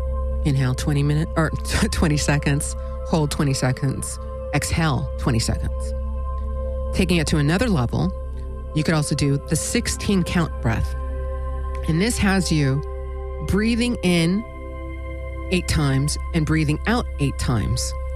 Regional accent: Alaska, United States; And mind you, I grew up in Alaska. So, you know, getting people up there was like a challenge.

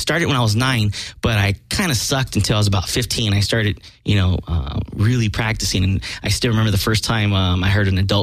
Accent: Watts, California, United States; because I grew up in Watts.

